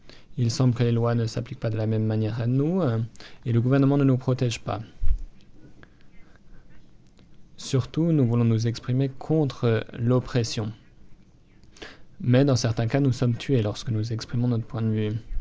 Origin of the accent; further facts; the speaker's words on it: Vietnam; Je viens du Vietnam. Je représente un peuple autochtone.